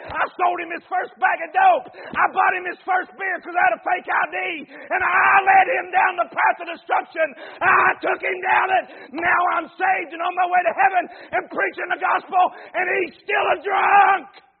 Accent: Campbell's Creek, West Virginia, United States; Listen, this I'm old country. I'm from Campbell's Creek, West Virginia. Listen to me, I'm old country boy.

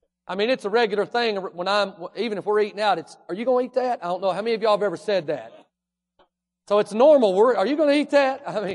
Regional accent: Kentucky, United States; You know, where we grew up in Kentucky, you can say about anything.

